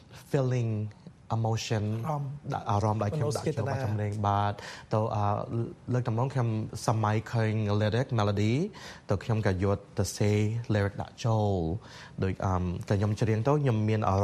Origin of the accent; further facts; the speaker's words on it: Long Beach, California, United States; ខ្ញុំកើតនៅក្នុង Long Beach ជាមួយក្រុមខ្មែរយើងតាំងពីក្មេង